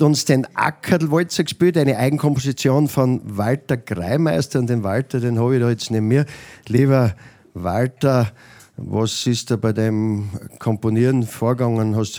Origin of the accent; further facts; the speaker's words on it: Niederöblarn, Styria, Austria; So richtig gemütlich halt, wie es in Niederöblern ist. Beim Grimming ist mein Heimatland.